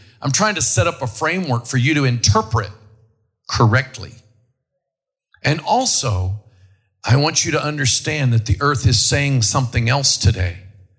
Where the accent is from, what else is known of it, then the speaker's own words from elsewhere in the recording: Oklahoma, United States; We have earthquakes in Oklahoma. I'm from Oklahoma. Never in my childhood did we ever have one.